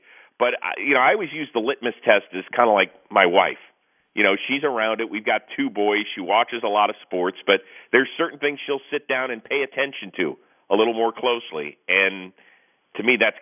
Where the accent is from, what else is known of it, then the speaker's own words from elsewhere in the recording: Cleveland, Ohio, United States; maybe I've got a different lens on this because I'm from Cleveland